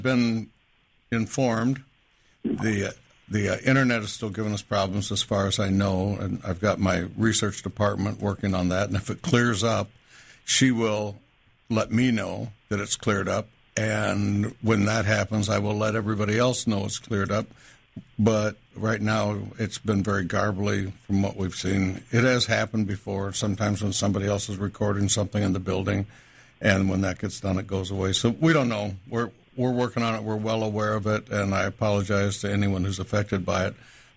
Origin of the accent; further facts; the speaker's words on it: Florida, United States; But we're from Florida. Those things are okay.